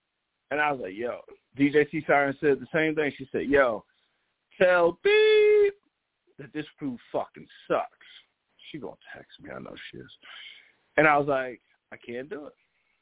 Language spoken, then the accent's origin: English; New Jersey, United States; also born or lived in Maryland, United States; I said, all right, man, I'm from Jersey. I done lived in Maryland.